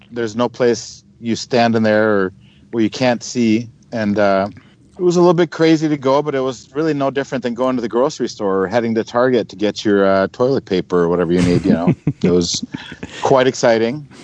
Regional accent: United States; also born or lived in Sweden; Being Swedish and growing up in America, I still stay with the Celsius. I still stay with the metric system.

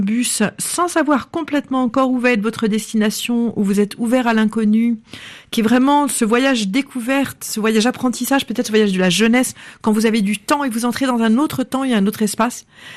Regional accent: Paris, Île-de-France, France; J'ai grandi donc en France, à Paris, en ne connaissant que la Bretagne. Qui était le pays de mon père

